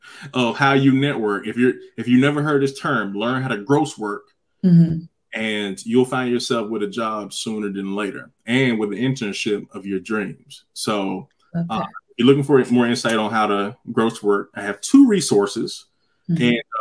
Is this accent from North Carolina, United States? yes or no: yes; North Carolina, United States; accent: North Carolina; now in Atlanta, United States; Pardon my North Carolina accent, if y'all. I'm not coming out right. I'm in the Atlanta area now, so I probably also sound like people here that I hang out with.